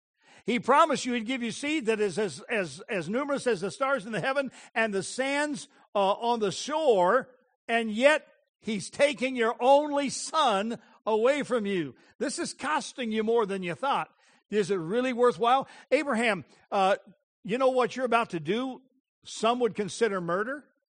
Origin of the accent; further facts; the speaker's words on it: Denver, Colorado, United States; I grew up in Denver, Colorado, in the foothills of the Rocky Mountains, and or in the shadow of the foothills of the Rocky Mountains